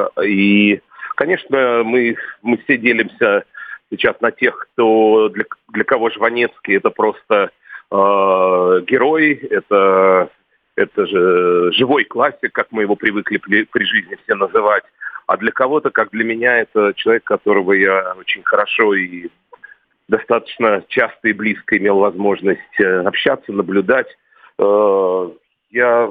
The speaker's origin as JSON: {"language": "Russian", "region": "Moscow", "country": "Russia", "tie": "born there", "said": "У меня есть некоторые одесские корни, мой дедушка одессит, но я сам родился в Москве."}